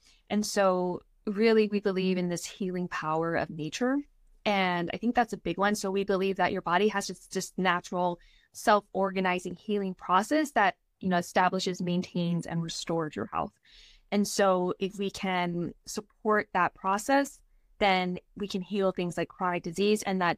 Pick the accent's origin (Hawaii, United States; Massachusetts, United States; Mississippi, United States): Hawaii, United States; I worked at a mall, and this was in Hawaii. So I'm originally from Hawaii.